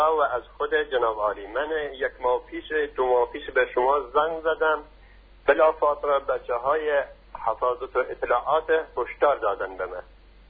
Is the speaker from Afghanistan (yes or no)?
no; Kurdistan, Iran; now in Shiraz, Iran; من اهل سنتم، بچه کردستانم که 21 سال مقیم شیراز هستم.